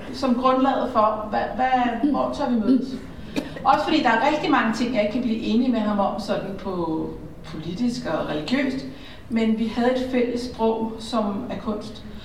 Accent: Annisse, Capital Region of Denmark, Denmark; Nej, det gør jeg faktisk ikke, for jeg er fra Annisse.

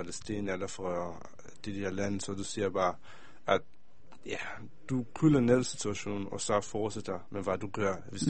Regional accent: Israel; Danish is a second language; now in Denmark; og jeg siger, jeg er fra Israel.

